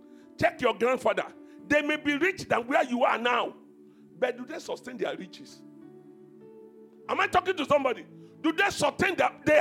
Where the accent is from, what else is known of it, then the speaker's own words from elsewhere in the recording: Malaysia; We are both from Malaysia.